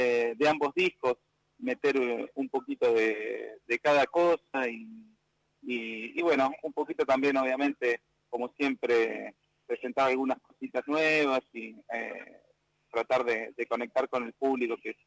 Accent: Buenos Aires, Argentina; pero sí somos de provincia de Buenos Aires

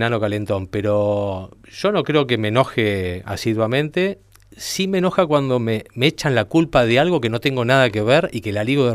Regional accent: Mar del Plata, Buenos Aires Province, Argentina; y nos criamos juntos en Mar del Plata

